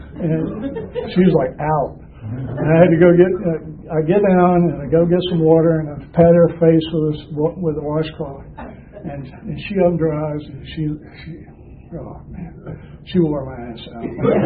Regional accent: Columbus, Georgia, United States; But I was raised in Columbus, Georgia, and I'd spend my summers in Jackson.

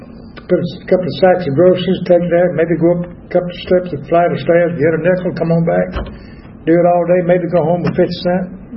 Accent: Winder, Georgia, United States; born there; I was born in Winder, down in Barrett County. Remember Winder? Back in 1938.

